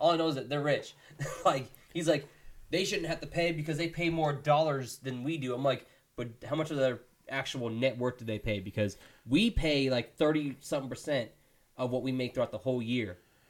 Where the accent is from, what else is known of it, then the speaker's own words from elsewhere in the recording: Philippines; look, I'm Filipino. Y'all can't take him from us.